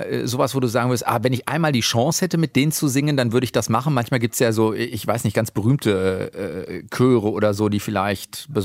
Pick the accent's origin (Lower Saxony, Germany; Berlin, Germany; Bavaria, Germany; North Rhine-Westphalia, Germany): North Rhine-Westphalia, Germany; Dortmund; währenddessen ich ja zu meiner Heimatstadt, also dann tatsächlich zu Dortmund gehöre.